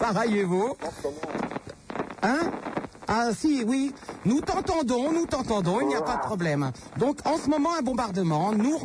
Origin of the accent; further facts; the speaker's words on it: Paris, Île-de-France, France; Ben ouais, moi aussi je suis parisienne